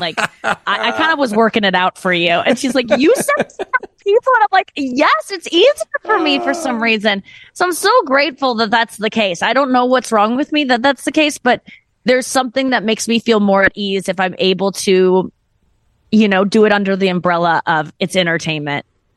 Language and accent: English; St. Louis, Missouri, United States; especially in the Midwest, I'm from St. Louis